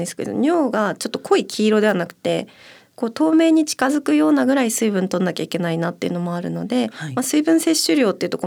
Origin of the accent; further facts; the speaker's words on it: Akita, Japan; 秋田出身なんでやっぱり日本酒飲みますね。